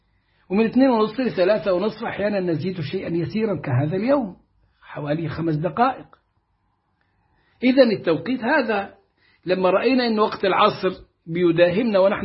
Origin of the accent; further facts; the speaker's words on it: Sohag Governorate, Egypt; يا عمي بالله إن أنا من سوهاج صعيدي صعيدي الجواني،